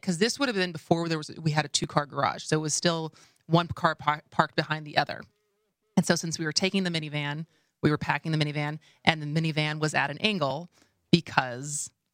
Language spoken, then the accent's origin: English; Madison, Wisconsin, United States; And our house growing up in Madison, our driveway was pretty steep and kind of curved.